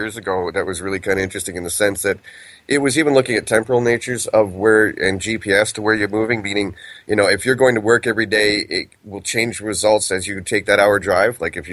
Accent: Canada; because I'm Canadian.

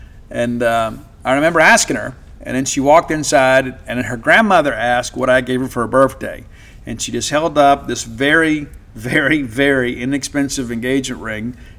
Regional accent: Mississippi, United States; And for many of us, I know, like growing up in South Mississippi, we'd go cut, you know, we'd go mow yards and rake leaves and things like that to raise money to buy concert tickets

